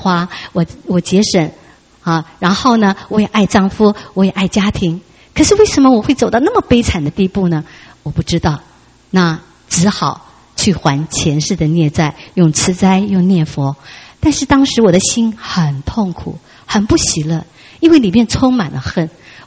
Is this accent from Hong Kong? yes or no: no; Taiwan; moved away as an adult; 其实呢我 并不是新加坡人，我是真正的土生土长的台湾人。我是在台湾出生长大，但是在1970年的时候呢，我就离开家乡到国外去演唱。那么当时呢，第一站就到了新加坡。